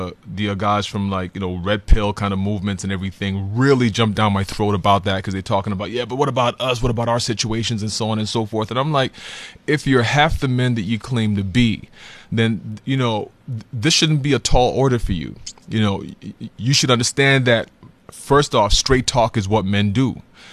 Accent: Ghana; moved away as an adult; now in South Africa; Originally, I'm from Ghana, but I've lived in SA for going on 31, 32 years now.

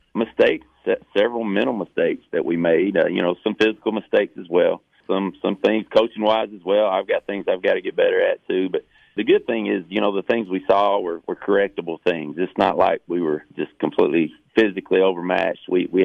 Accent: Sparta, Tennessee, United States; Well, you know, I'm from Sparta.

